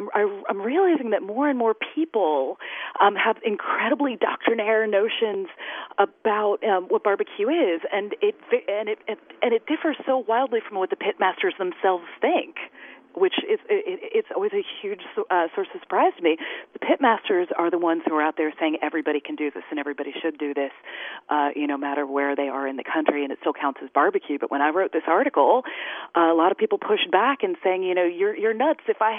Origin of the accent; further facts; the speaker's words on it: Kentucky, United States; I come from Kentucky, but northern Kentucky, which is not Ohio and the rest of Kentucky didn't want us kind of thing. So it's sort of like conflict about being a Southerner and I'm married into a Southern family. I am the Yankee daughter-in-law.